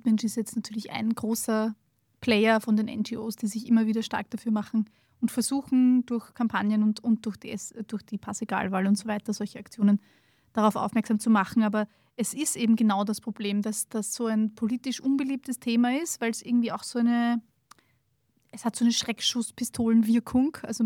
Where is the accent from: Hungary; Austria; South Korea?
Austria; wenn ich das als Österreicher lese, denke ich mir, ja, das passt schon